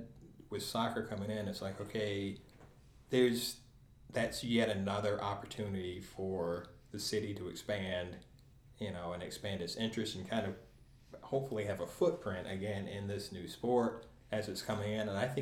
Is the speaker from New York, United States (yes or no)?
no; Asheville, North Carolina, United States; I'm from Asheville, North Carolina. And usually when I say that, people are always like, oh, Asheville's such a cool place. And I'm like, well, yeah, it is now.